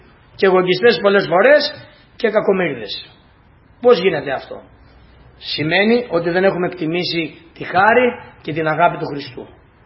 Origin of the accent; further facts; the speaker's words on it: Greece; born there; Τι να κάνουμε, εδώ γεννηθήκαμε. Δεν κατακρίνουμε σε αυτούς μας γιατί γεννηθήκαμε στην Ελλάδα